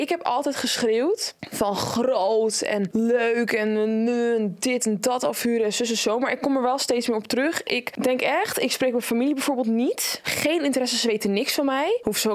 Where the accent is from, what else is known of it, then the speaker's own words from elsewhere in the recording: Turkey; Je hebt als Turk ook sowieso echt elke 2 maanden zeker wel een bruiloft in primetime.